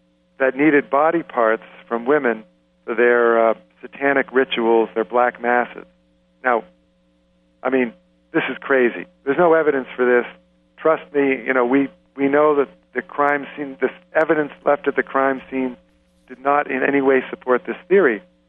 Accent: United States; But I'd always felt, you know, being an American, and, you know, I'm fairly well known.

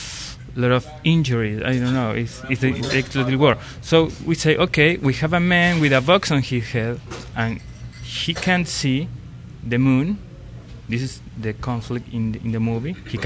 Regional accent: Argentina; English is a second language; Yeah, I'm from Argentina.

